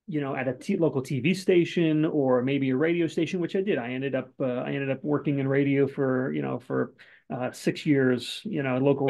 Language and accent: English; Florida, United States; moved away as an adult; now in Los Angeles, United States; I grew up in South Florida for the first 27 years